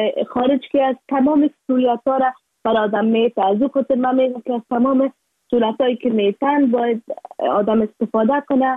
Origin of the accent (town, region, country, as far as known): Afghanistan